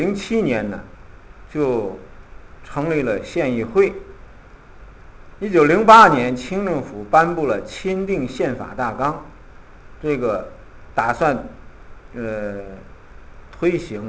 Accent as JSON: {"language": "Chinese", "country": "China", "said": "因为我们中国人有一句俗话叫做吃水不忘挖井人"}